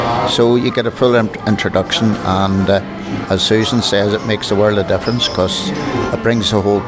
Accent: Bangor, United Kingdom; from Bangor.

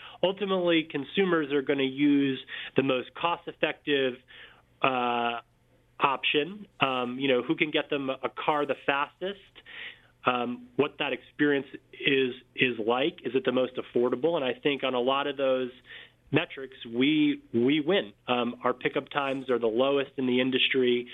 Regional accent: Queens, New York, United States; When I was growing up in Queens, I wouldn't ask my dad for the car keys. I'd ask for the Metro card.

